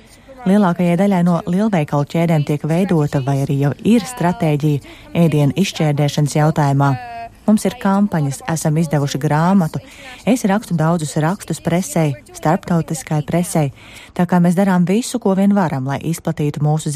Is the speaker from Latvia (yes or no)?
no; Moscow, Russia; moved away as an adult; now in Denmark; Es esmu no Maskavas, šeit dzīvoju 23 gadus, tā kā tagad esmu dānieti.